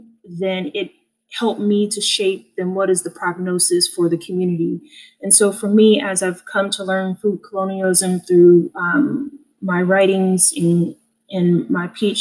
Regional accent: Oklahoma, United States; early on as a kid growing up in Oklahoma

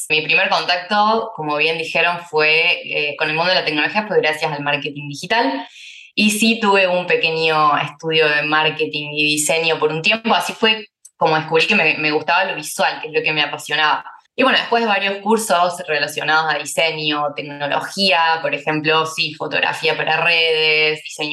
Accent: Argentina; now in London, United Kingdom; soy de Argentina, pero vivo en Londres hace un año y medio más o menos.

